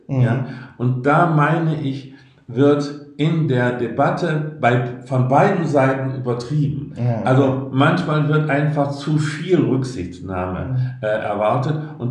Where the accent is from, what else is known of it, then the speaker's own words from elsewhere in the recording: Rhineland, Germany; Ich bin ja ein Rheinländer, du ja auch, nicht?